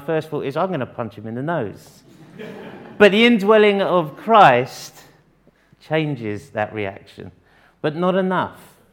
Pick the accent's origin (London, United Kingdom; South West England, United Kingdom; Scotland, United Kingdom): London, United Kingdom; Sidcup; Who am I? I was born in Sidcup. Durham Road is where I grew up.